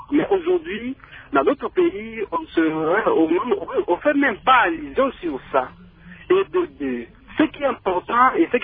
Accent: Mbandaka, Équateur, DR Congo; Ici, chez nous, en Mbandaka, moi, je crois que je parle de chez nous

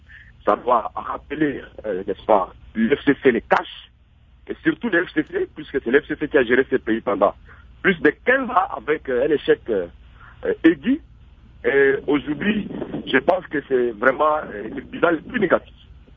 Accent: Ituri, DR Congo; Mais chez nous, en Ituri, c'est que toutes les forces politiques du Congo, la MUCA, FCC-CACH, sont au gouvernement pour la gestion des aspirations des Ituriens.

